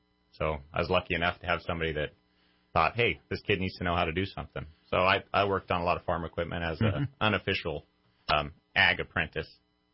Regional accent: Cedarville, California, United States; Growing up in a small town, I grew up in Modoc County, so I'm a local kid pretty much.

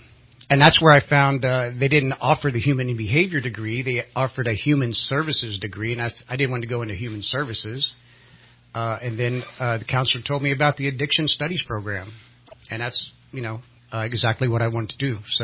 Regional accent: Florida, United States; I'm originally from Florida. Moved up here.

